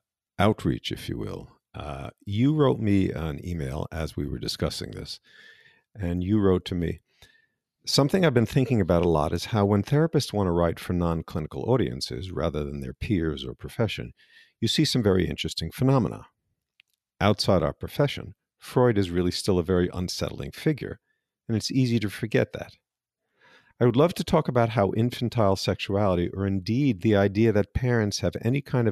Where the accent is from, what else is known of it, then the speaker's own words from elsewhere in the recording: United States; Keen isn't a word we in the States use, but I love the word.